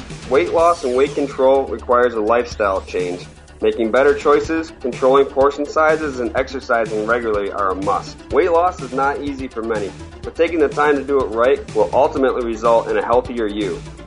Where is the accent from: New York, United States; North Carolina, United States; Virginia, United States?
New York, United States; Weedsport; I mean, it's my hometown. I grew up in Weedsport, just west of Syracuse, you know, so I was always a big Syracuse fan